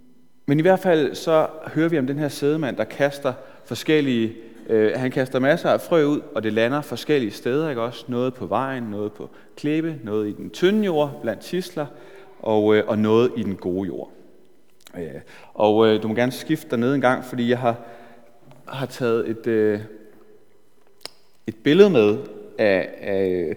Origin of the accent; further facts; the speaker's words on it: Jernlund, Central Denmark Region, Denmark; da jeg boede hjemme, jeg er fra Jernlund ude på Vestjylland, og da jeg boede hjemme